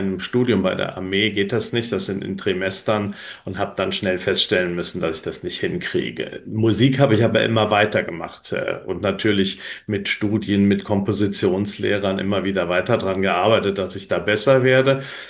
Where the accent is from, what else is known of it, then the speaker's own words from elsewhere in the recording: Rhineland-Palatinate, Germany; ich komme aus der Eifel, bin da groß geworden in einem Dorf nahe Trier.